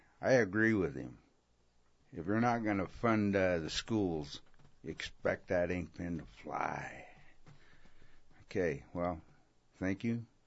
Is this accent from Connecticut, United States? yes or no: no; Ketchikan, Alaska, United States; also born or lived in Washington; I was born here in Ketchikan in 1960, and 69, moved to Washington, moved back in 79, and I've been here ever since.